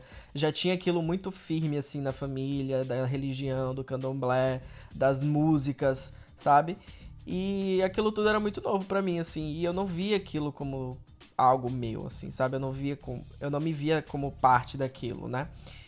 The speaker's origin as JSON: {"language": "Portuguese", "country": "Brazil", "said": "a minha experiência enquanto brasileiro, enquanto latino, enquanto negro."}